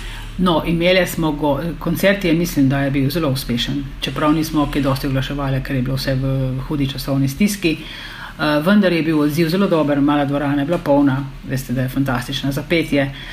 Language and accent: Slovenian; Littoral–Inner Carniola, Slovenia; Prihajamo, kot sem rekla, iz Brkinov, in okolice, tudi Pivške doline, nekaj nas je iz Bistrice, nekatere se čutimo bolj Premke, nekatere manj Premke. Meni so rekli, da sem pol Premka, ker sem tam premalo časa živela, ampak ne veze, jaz se čutim Premka.